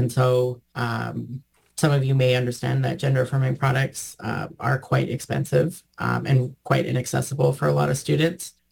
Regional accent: Alberta, Canada; And then I'm also from Alberta

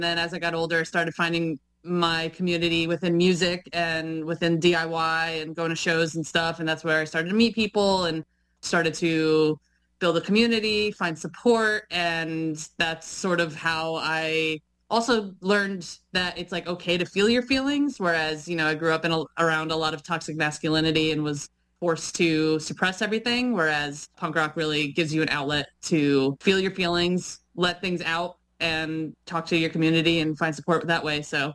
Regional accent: New Jersey, United States; I grew up in North New Jersey.

